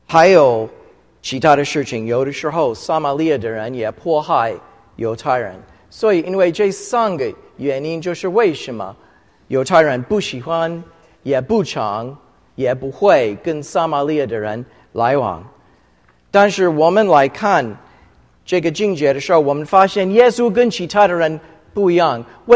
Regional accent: Florida, United States; 我不是加拿大人，我是美国人。因为我发现他对我很亲切，我愿意告诉他我是从佛罗里达州来的。所以我告诉他我也是基督徒。

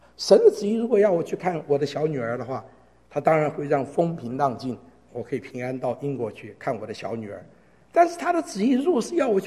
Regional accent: Taiwan; 我是从台湾来的，

